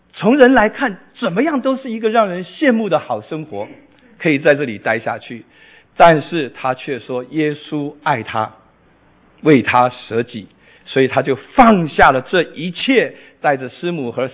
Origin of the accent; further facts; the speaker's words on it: Taiwan; 我在台湾出生长大，我们家七个小孩，我爸爸是军人士官